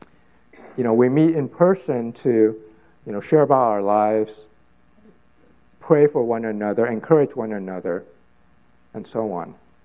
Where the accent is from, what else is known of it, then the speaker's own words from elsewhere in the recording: California, United States; I grew up in California, but I became Christian in Japan as an adult.